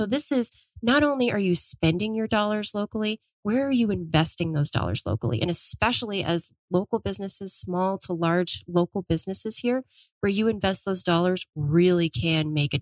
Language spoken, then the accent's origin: English; Chandler, Arizona, United States; also born or lived in Texas; So I actually, I'm almost 100% native Arizonan, because I grew up in the East Valley out here. I was actually in Chandler.